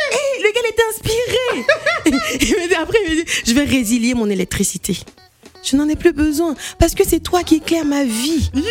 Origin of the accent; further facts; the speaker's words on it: Rennes, Brittany, France; also born or lived in Côte d'Ivoire; Oula, je suis née en Côte d'Ivoire. Mais je suis venue, j'ai grandi en Bretagne, j'ai grandi à Rennes.